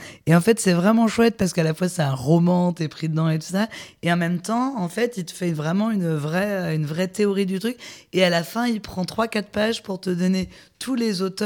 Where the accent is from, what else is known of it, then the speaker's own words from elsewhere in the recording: North, France; même si on est du Nord, on a le droit de s'intéresser au Sud